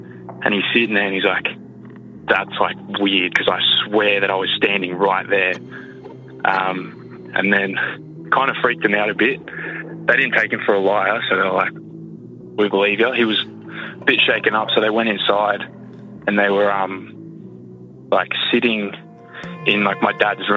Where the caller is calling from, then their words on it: Australia; I'm calling from Australia.